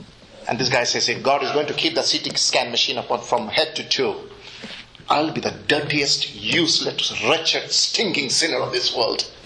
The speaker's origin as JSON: {"language": "English", "town": "Satna", "region": "Madhya Pradesh", "country": "India", "said": "I said, \"I come from Satna, Madhya Pradesh.\" Okay, Satna. That's a very strong fundamentalist, Hindu fundamentalist place, okay?"}